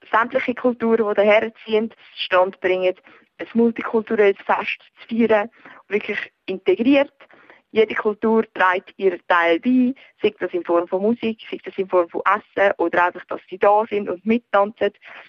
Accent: Switzerland; man feiert, dass wir Schweizer sind und mit dem wir sind Schweizer und wir sind stolz.

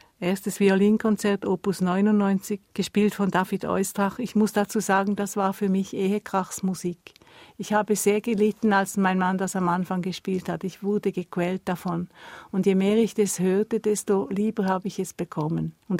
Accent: Switzerland; bei uns in der Schweiz

